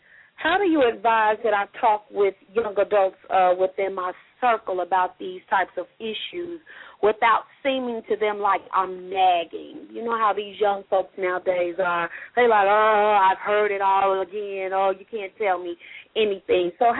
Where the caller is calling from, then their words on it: Chicago, Illinois, United States; I'm calling from Chicago.